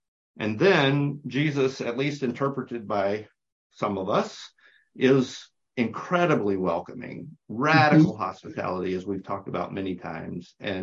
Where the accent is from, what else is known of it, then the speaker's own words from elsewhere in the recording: the South, United States; I mean, I grew up in the South. I wasn't athletic. I wasn't the picture perfect Southern masculine man.